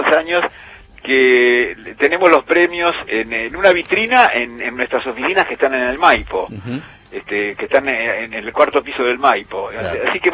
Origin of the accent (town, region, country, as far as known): Argentina